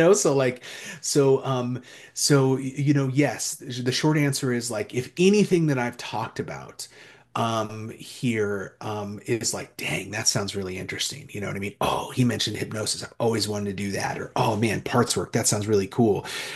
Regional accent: Oregon, United States; I grew up in Eastern Oregon. There's nothing out there, you know

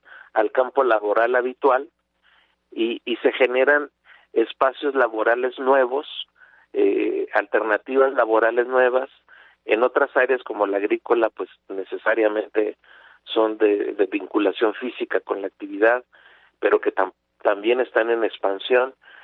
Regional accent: Mexico; el 40% de ese gran flujo migrante somos mexicanos

